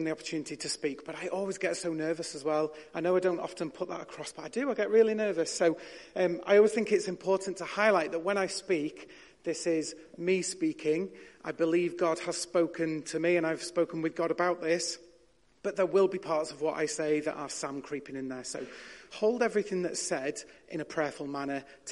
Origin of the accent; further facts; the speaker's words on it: Yorkshire and the Humber, United Kingdom; I'm one of six, and we grew up in Yorkshire